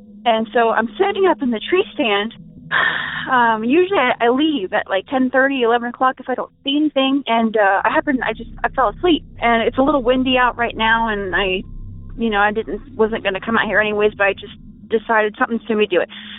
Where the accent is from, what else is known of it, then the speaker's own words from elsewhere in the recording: Springfield, Ohio, United States; I'm from Stringfield, Ohio, and I'm calling because this is like the first...